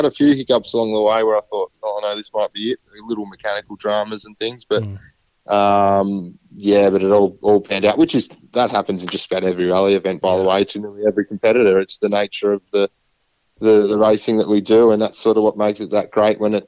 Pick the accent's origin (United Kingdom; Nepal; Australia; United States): Australia; Mildura, Victoria; So there's a lot of local companies here in my hometown in Mildura